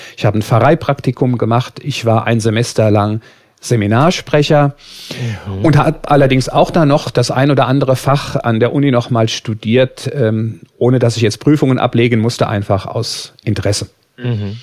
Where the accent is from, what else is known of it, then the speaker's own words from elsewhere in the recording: Bingerbrück, Rhineland-Palatinate, Germany; Ich bin da zum ersten Mal in den Weihnachtsferien jeden Tag bei uns zu Hause in Bingerbrück in die Heilige Messe gegangen.